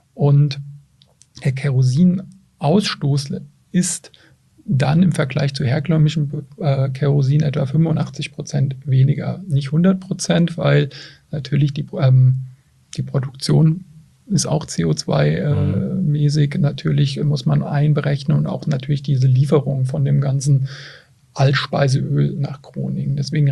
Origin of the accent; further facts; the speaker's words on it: Mainz, Rhineland-Palatinate, Germany; Ja, für mich als Mainzer